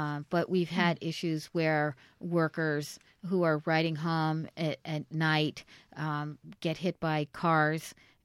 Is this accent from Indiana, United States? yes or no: no; California, United States; I grew up in California, and the bike paths were really, you know, they had them in place in the 70s.